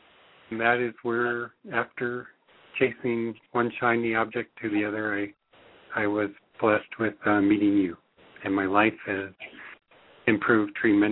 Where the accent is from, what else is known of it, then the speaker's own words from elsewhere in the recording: Washington, United States; born there; I was born in Washington State. I started farming and ranching when I was 13 years old.